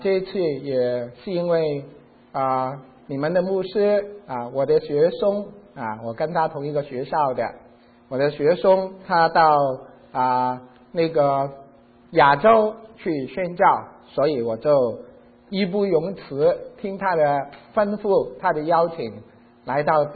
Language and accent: Chinese; China; 我们是来自中国啊，海外各个的地方